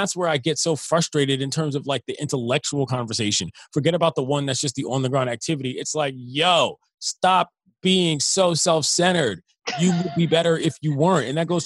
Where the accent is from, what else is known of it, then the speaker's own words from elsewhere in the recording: District of Columbia, United States; I grew up in the District of Columbia. We did not have a major league team.